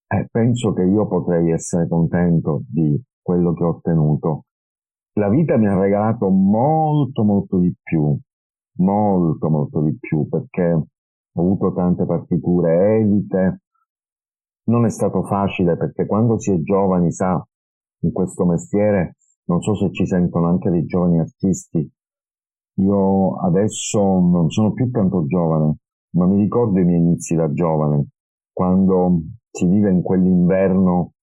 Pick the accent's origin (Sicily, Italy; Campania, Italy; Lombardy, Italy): Sicily, Italy; Palermo; also born or lived in Enna; Io sono nato a Enna e poi però ho vissuto a Palermo